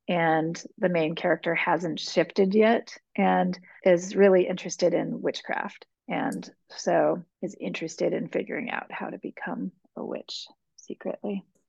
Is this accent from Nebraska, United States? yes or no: no; Hudson, New York, United States